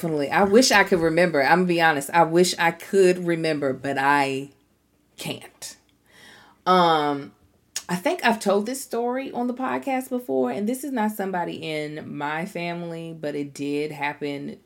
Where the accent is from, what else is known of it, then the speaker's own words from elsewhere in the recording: Baltimore, Maryland, United States; oh, I'm from Baltimore. We love crabs.